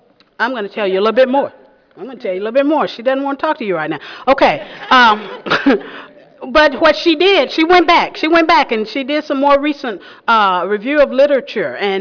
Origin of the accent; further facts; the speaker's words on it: Texas, United States; now in California, United States; Again, I'm originally from Texas. Now I'm in California. Totally different.